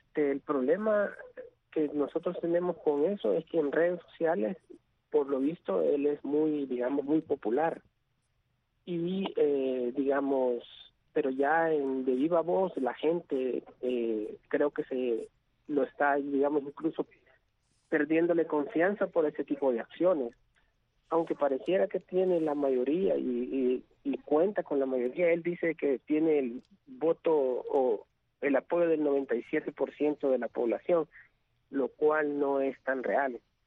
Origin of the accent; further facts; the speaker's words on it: El Salvador; nosotros como salvadoreños lo que aspiramos es que en realidad se respeten los poderes del Estado